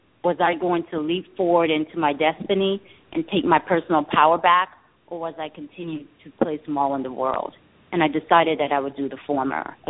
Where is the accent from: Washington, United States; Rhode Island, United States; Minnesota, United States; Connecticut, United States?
Connecticut, United States; also born or lived in New York, United States; that surrounded us in the Bronx, and he didn't want his daughters to be in that environment. So we moved from New York to Connecticut, and in Connecticut, while it was a very beautiful environment, great to raise a family, I met with trouble once I got to school.